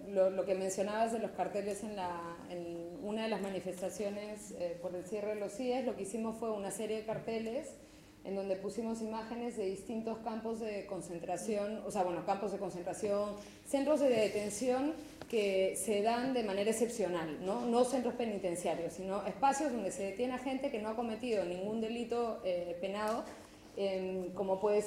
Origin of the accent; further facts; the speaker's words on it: Peru; now in Spain; yo soy peruana, entonces también trabajo mucho allá